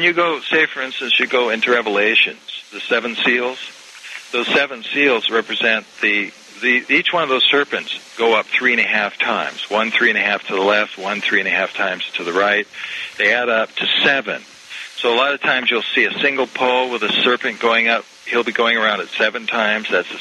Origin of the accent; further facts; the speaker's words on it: Portland, Oregon, United States; That's my hometown.